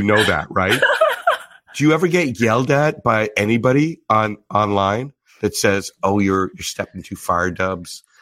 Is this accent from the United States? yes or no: no; Canada; now in England; being a Canadian